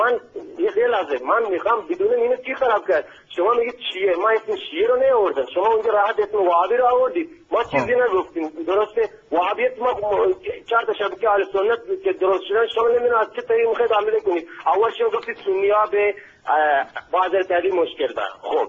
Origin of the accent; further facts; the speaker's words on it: Sistan and Baluchestan, Iran; من برادر شیعه دارم تو بلوچستان، من خودم بچه بلوچم اینجا در واقع دارم کار میکنم.